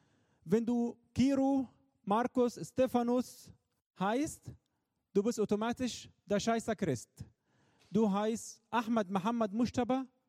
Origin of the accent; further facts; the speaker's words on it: Egypt; Also wenn wir als Ägypter Alkohol kaufen wollen würden, da gibt es keinen Alkohol.